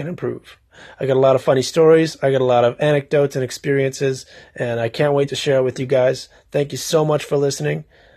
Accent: Canada; I am 25 years old. I'm Canadian, based out of Edmonton, Alberta. Not the most exciting place

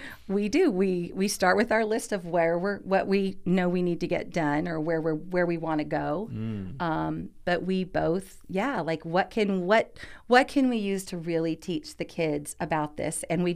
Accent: Fullerton, California, United States; And both Pam and I grew up in Fullerton.

